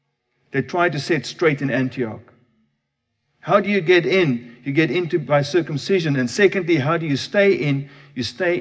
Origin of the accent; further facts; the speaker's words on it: Canada; Yes, I'm a dual citizen. Yes, I'm Canadian. I have a Canadian passport